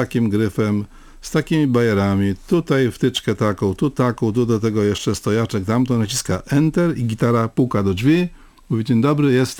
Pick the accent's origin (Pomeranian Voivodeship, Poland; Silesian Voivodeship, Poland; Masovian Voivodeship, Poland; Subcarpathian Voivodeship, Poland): Pomeranian Voivodeship, Poland; Sopot; born there; Ja się urodziłem w Sopocie, można powiedzieć, blisko Opery Leśnej.